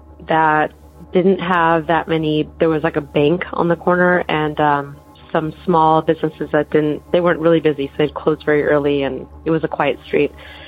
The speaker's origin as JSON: {"language": "English", "town": "Los Angeles", "region": "California", "country": "United States", "said": "I'm from Los Angeles, California. I had a weird story that happened in 2008. I moved to Pasadena from just another part of LA, not far away from there"}